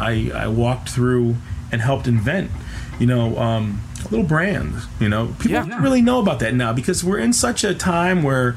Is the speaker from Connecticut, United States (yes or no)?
no; Michigan, United States; moved away as an adult; also born or lived in Alaska / Minneapolis; now in Portland, United States; I am from Michigan. I grew up there. I moved west when I was a kid to Oregon when I was 19 to be a snowboarder.